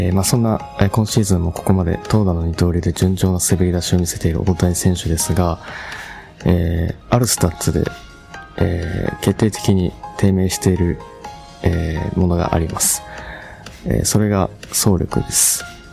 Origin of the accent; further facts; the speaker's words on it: Hokkaido, Japan; born there; 北海道生まれの一般人が大好きなスポーツの魅力をデータを通じて発信する